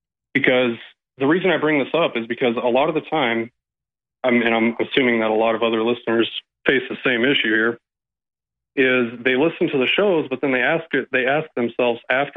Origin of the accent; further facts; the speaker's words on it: South Dakota, United States; I am from South Dakota, and that is essentially in these times the golden land where we are still free.